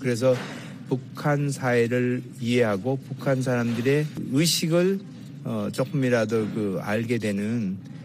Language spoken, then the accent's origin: Korean; South Korea; born there; 제가 한국에서 태어났으니까